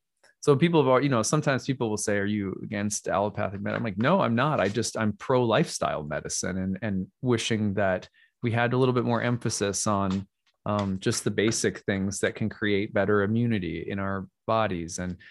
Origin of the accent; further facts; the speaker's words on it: Minnesota, United States; I love Minnesota, you know, I'm a Minnesotan through and through